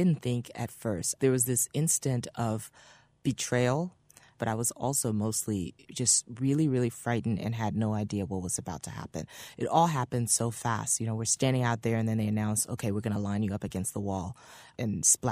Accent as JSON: {"language": "English", "country": "Liberia", "tie": "born or raised there", "said": "Growing up in Liberia, being Congo meant you were the elite."}